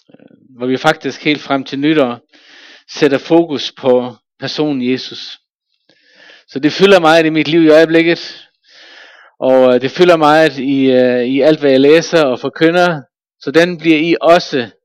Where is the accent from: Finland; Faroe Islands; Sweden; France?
Faroe Islands; Jeg er født og opvokset på Færøerne.